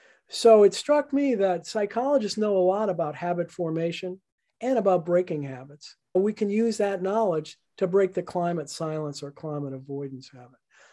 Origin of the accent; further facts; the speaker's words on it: New Orleans, Louisiana, United States; I was born and raised in New Orleans. I think of New Orleans as a place that I have special attachment to.